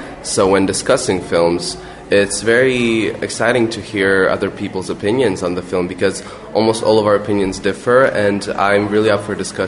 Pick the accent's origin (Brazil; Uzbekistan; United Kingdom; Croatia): Croatia; English is a second language; I'm representing my hometown cinema, Urania. It's the oldest cinema in Croatia, And it's still open, it's still working.